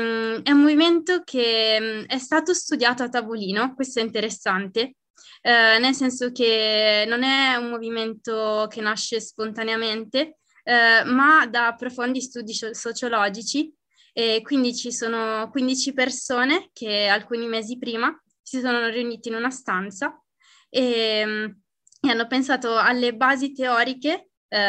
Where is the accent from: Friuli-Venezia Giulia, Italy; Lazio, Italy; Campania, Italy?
Friuli-Venezia Giulia, Italy; Trieste; ho 26 anni e sono di Trieste.